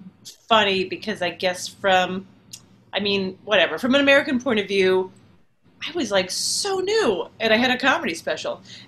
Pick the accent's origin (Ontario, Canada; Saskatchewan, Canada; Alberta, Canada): Alberta, Canada; Calgary; I grew up in Calgary.